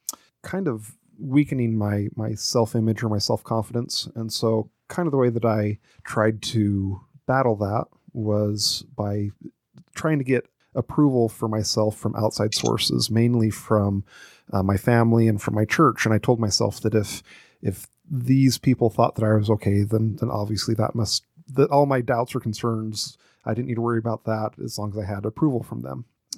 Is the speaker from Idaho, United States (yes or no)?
yes; Idaho, United States; So I grew up very Mormon in Idaho